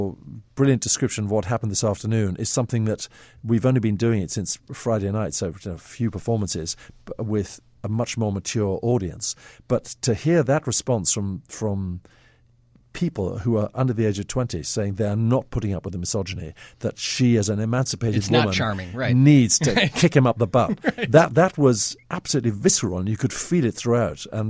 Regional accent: Eswatini; now in England; I grew up in Swaziland.

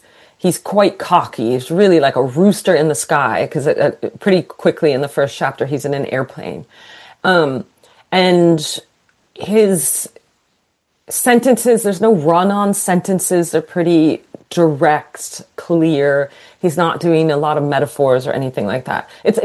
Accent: Greenwich, Connecticut, United States; So this was a trend I saw myself growing up in Greenwich, Connecticut.

